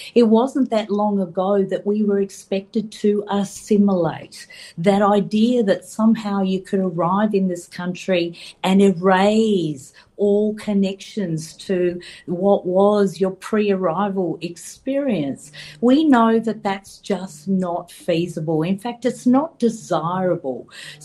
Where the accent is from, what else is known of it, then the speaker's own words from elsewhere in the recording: Geelong, Victoria, Australia; I grew up in Geelong